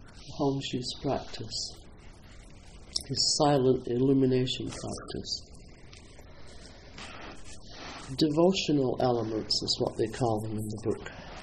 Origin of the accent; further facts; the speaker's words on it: Scotland, United Kingdom; I'm Scottish. You know, that separates me off from everybody right there.